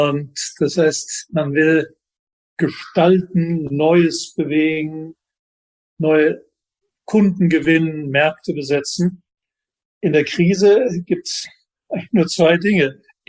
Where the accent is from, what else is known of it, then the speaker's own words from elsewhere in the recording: Cologne, North Rhine-Westphalia, Germany; Naja, ich dachte, wenn ich als Kölner zurzeit nach Bochum telefoniere